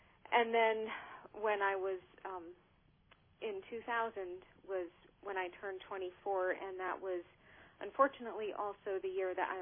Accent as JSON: {"language": "English", "region": "Maine", "country": "United States", "said": "Because I'm from Maine, yes."}